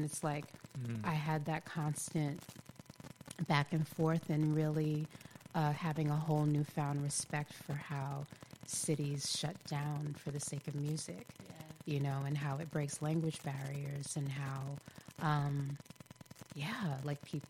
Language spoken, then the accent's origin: English; Brooklyn, New York, United States; because I'm from Brooklyn originally, and we